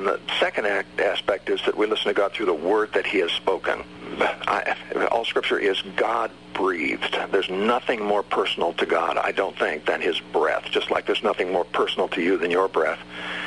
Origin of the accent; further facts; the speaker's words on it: Lake Oswego, Oregon, United States; that was the church I grew up in Lake Oswego, Oregon, also did the Bible in 90 days.